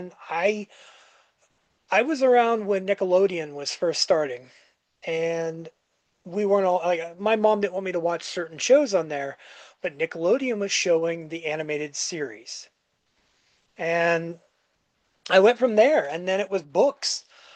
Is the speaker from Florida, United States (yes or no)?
yes; Orlando, Florida, United States; I grew up around the Orlando area and stuff, and it was okay as long as I checked in once every 3 days, so they knew I was alive.